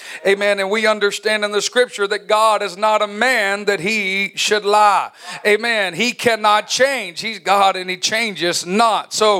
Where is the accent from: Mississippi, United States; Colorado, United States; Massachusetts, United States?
Mississippi, United States; accent: Southern; I'm from Mississippi. I'm going to have a different accent. I'm Southern.